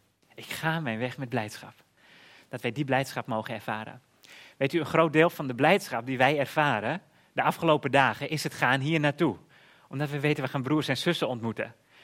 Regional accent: Texel, North Holland, Netherlands; op Texel, op het oude front waar ik opgegroeid ben.

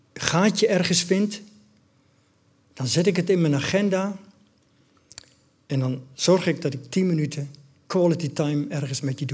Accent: Netherlands; Dat vinden we allemaal, zeker als Nederlanders. Ik denk dat de Belgen het misschien beter eraf brengen. Maar als Nederlanders laten we ons niet zo gemakkelijk dingen gezeggen.

